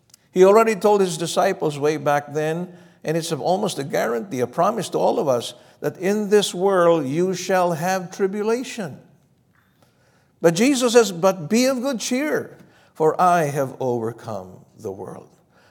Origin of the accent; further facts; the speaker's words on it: Philippines; It's because I'm not a Philistine. I'm from the Philippines.